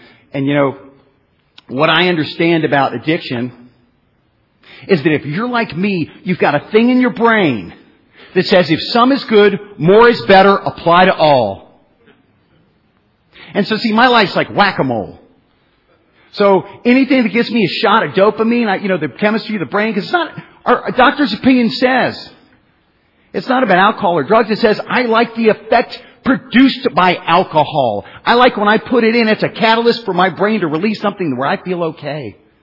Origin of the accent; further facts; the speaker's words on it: Virginia, United States; So, for me, you know, I grew up in Virginia, like Bill said. You know, I was born March 6, 1974, to two parents, and the genes of addiction, you know, were definitely in my family.